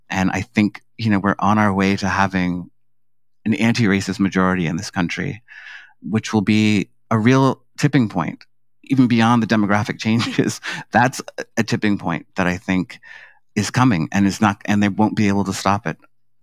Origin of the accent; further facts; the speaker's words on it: New York City, New York, United States; So I grew up in Harlem in, you know, the 1970s and 80s. Harlem was definitely pre-gentrification. I grew up in the Grant Housing Projects, which are on the west side of Harlem.